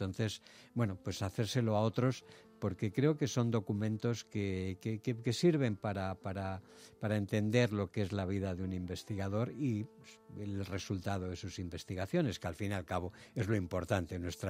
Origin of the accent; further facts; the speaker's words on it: Spain; siendo español